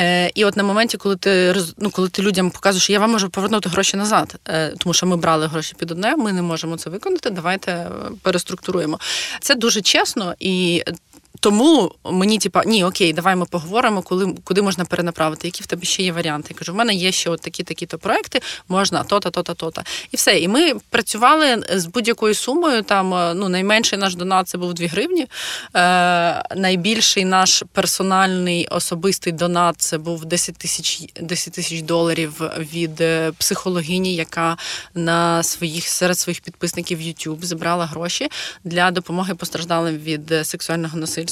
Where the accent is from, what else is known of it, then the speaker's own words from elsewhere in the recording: Irpin, Kyiv Oblast, Ukraine; moved away as an adult; now in Poland; я виїхала з Ірпеня, тому що я з Ірпеня, в перший день, да, і 27-го числа я вже була в Польщі